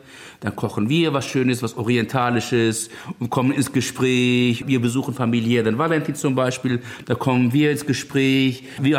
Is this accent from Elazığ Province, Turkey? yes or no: yes; Elazığ, Elazığ Province, Turkey; ich komme ja aus dem Ort Elazığ, also Osttief-Anatolien. Das ist ja auch ein sehr schöner Naturort